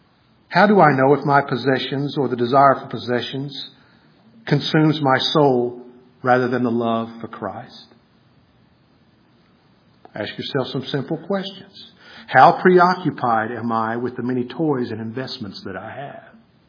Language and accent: English; United States; we as an American society have many things and access to wealth